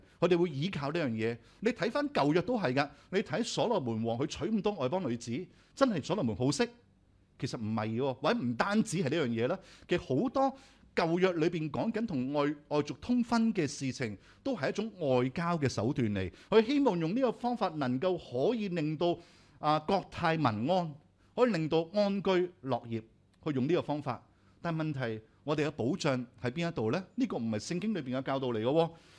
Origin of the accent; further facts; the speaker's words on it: Hong Kong; 其實今天我們香港人，我們今天生活都很艱難